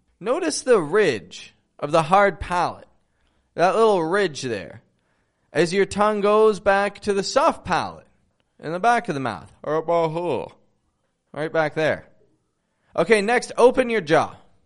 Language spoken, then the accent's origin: English; Toronto, Ontario, Canada; now in Mexico; I'm from Toronto, Canada, living in Mexico